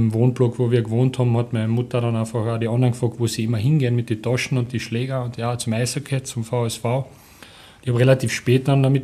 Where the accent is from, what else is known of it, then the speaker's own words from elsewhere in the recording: Carinthia, Austria; Zu Hause in Kärnten.